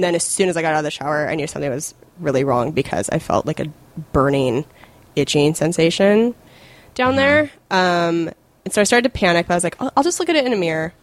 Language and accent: English; Cheney, Washington, United States; also born or lived in Spokane; By the way, I'm from Spokane, but I grew up a little bit outside of it for some of my childhood. And it was this tiny town called Cheney, Washington.